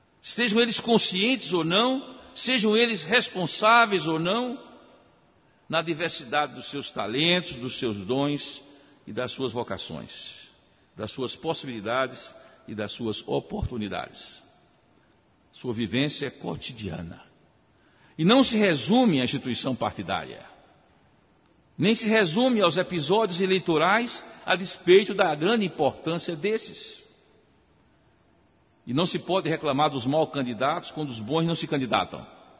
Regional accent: Northeast Region, Brazil; e eu venho do Nordeste

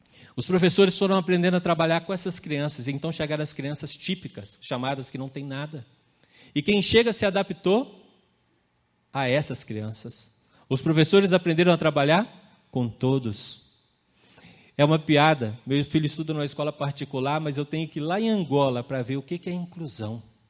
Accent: Minas Gerais, Brazil; Eu escolhi essa por causa do quiabo, né? Como mineiro.

